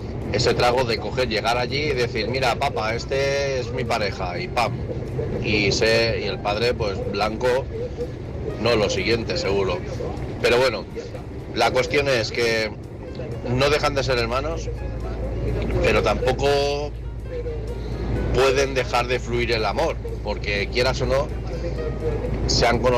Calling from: Lleida, Catalonia, Spain; de Lleida, en ruta.

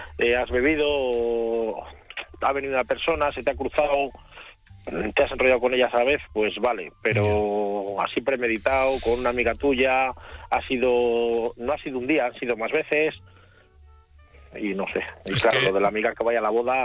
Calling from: Valladolid, Castile and León, Spain; Soy de Valladolid.

